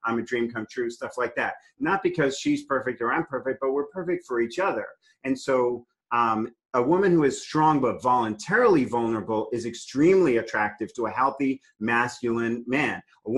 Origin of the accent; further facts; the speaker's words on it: New York City, New York, United States; I'm from New York City, grew up on the subways.